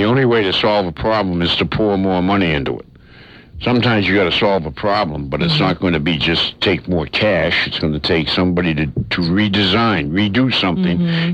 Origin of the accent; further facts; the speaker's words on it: Boston, Massachusetts, United States; Well, I came from Boston, you know.